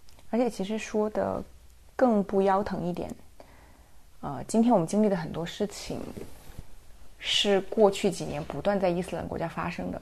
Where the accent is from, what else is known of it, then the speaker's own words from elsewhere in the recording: Chongqing, China; 其实重庆那边嘛，我们老家，就重庆是一个虽然还是直辖市，但是除了它城市主城之外，大部分的我们称为区县的地方，就包括我自己老家县城，贫困县是挺多的。